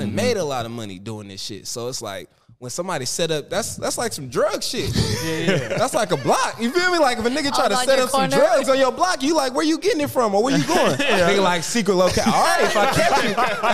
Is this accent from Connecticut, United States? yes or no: no; California, United States; I'm not a comedian to just be like, yeah, I'm from the Bay Area and I don't be in the Bay. I'm one of the ones I'm really in the Bay.